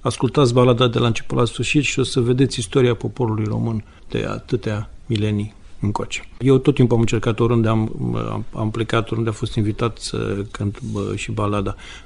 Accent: Romania; La sfârșit am zis, sunt din România.

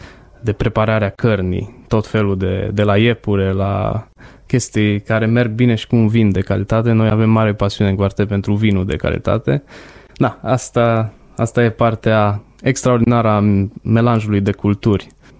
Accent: Romania; Eu sunt din România

